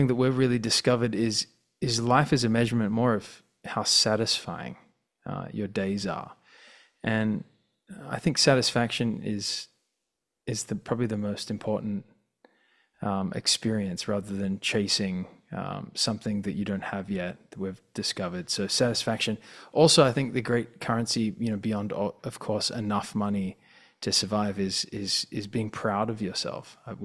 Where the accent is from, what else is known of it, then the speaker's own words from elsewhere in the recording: Australia; I'm being very Australian